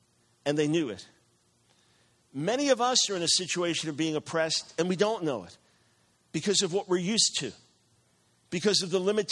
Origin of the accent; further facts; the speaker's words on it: New York, United States; There's nothing like getting blasted by someone from New York and being able to graciously blast back as a New Yorker.